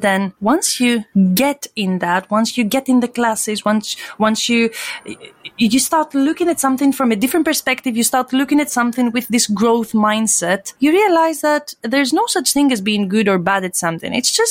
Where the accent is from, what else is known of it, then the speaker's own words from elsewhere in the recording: Greece; accent: Greek; English is a second language; Well, to begin with, I'm Greek. You can hear my accent.